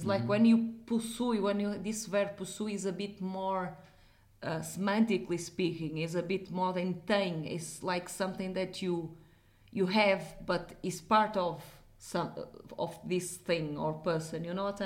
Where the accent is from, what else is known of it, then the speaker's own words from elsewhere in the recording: Guimarães, Norte, Portugal; English is a second language; Yes, he's from Guimarães, from my hometown.